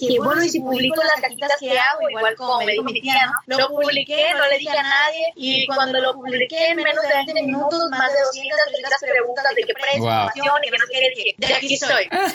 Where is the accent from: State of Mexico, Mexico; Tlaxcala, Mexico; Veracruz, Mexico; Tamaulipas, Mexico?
Tamaulipas, Mexico; Tampico; Es estudiante todavía, porque todavía estudio, tengo 20 años apenas, wow. Pues soy de Tampico, Tamaulipas, emprendedora, muy movida, energética.